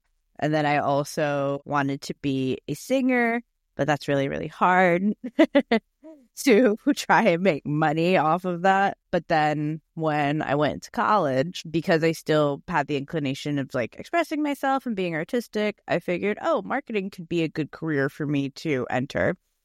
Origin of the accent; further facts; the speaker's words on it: Queens, New York, United States; I grew up in Queens, and I was living in the Bronx for 7 years.